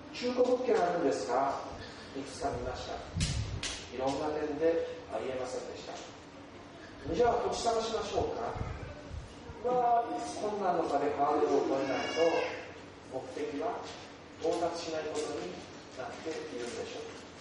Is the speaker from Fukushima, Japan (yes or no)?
yes; Fukushima, Japan; 私は避難民だって言わないって、福島から来たとも言わないって、誰も理解してくれないし